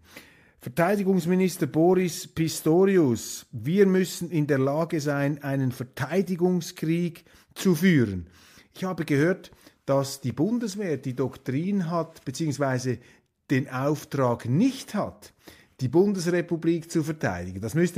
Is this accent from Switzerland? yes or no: yes; Switzerland; Das kann ich als Schweizer natürlich nur von außen beurteilen.